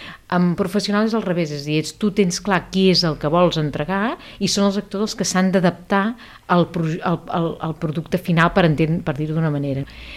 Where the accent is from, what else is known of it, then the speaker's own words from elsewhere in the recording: Hostalets de Balenyà, Catalonia, Spain; Clar, jo sóc d'Hostalets de Balenyà, aquest és el meu poble, jo sóc és un poble al costat de Vic. Llavors jo tenia, potser 24 anys, una cosa així, 23, 24 anys